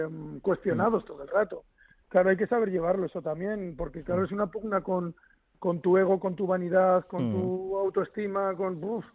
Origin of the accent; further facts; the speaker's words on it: Muskiz, Basque Country, Spain; porque yo soy de Musquis